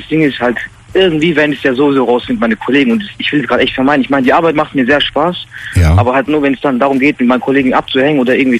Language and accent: German; Stuttgart, Baden-Württemberg, Germany; Aus Stuttgart.